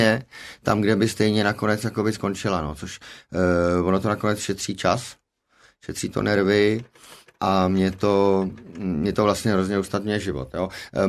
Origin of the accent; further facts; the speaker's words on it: Prague, Czechia; Jinak to bude nudný, hele, vyrůstal jsem v Praze